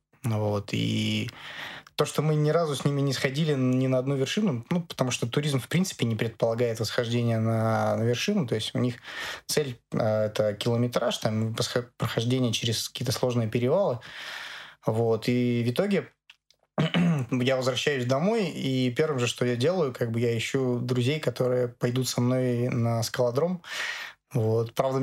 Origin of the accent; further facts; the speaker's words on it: Omutninsk, Kirov Oblast, Russia; born there; Я вообще родился в Омутнинске. В Омутнинске есть большой пруд. Вот. И все, что я видел, это как бы большой металлургический завод, этот пруд.